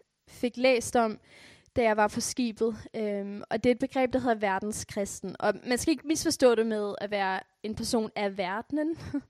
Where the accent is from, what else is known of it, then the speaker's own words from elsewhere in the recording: Faroe Islands; jeg er færing dansker